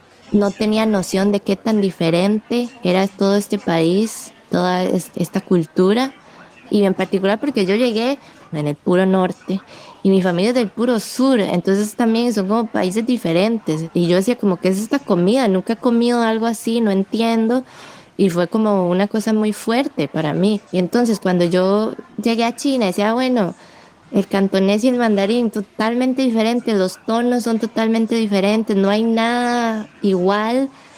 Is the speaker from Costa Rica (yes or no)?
yes; Costa Rica; yo soy descendiente de chinos y soy de Costa Rica y Costa Rica está en Centroamérica.